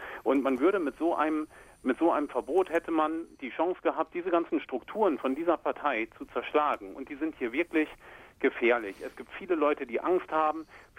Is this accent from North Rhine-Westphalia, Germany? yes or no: no; Klein-Trebbow, Mecklenburg-Vorpommern, Germany; ich komme halt aus der Nähe von Lübsdorf, aus Klein-Trebbow. Das ist ein kleines Dorf in Nordwestmecklenburg.